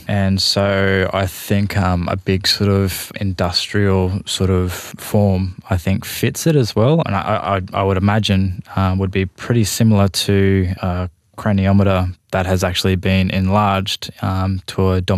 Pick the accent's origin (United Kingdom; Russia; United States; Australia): Australia; Queensland; I'm from the Kamilaroi Nation in southwest Queensland.